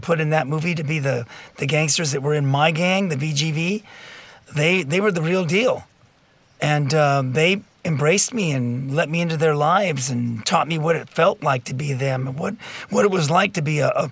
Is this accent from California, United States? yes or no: yes; Whittier, California, United States; My parents spoke Spanish. My father was from Chihuahua, Mexico, but I was raised in Whittier, California.